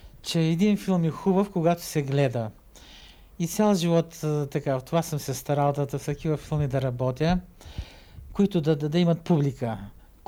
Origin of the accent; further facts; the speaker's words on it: Popovo, Targovishte Province, Bulgaria; Най-много ме радва, че в моя роден град са направили музей, исторически музей, в старото училище. Попово и там.